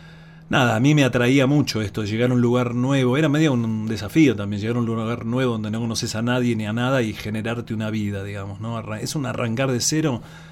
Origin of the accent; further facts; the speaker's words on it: Buenos Aires, Argentina; moved away as an adult; Yo soy oriundo de Buenos Aires, pero me fui hace 1000 años